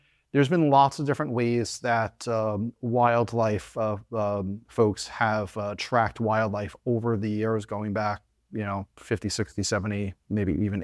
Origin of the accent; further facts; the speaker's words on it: Bethpage, New York, United States; I grew up in Bethpage, where Grumman is